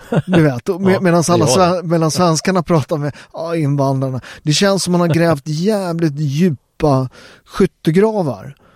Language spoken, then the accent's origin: Swedish; Sweden; born there; Ja, men jag är ju en fjärdedel svensk, så att jag är ju född i Sverige liksom.